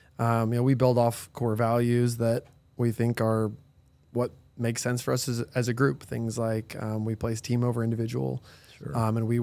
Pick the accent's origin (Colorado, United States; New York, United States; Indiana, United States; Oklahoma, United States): Colorado, United States; Denver; Yeah, so I grew up in Denver, and my grandpa went to CU, and we had CU season tickets since the 50s.